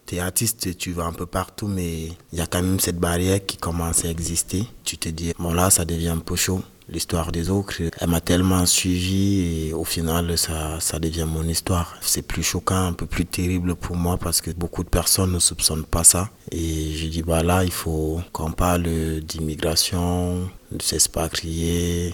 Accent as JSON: {"language": "French", "country": "Cameroon", "lives_now": "France", "said": "On est parti du Cameroun au même moment, on s'est installé en France au même moment."}